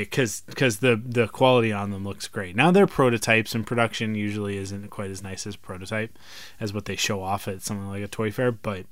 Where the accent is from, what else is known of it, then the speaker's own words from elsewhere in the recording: Canada; It's so much better being Canadian.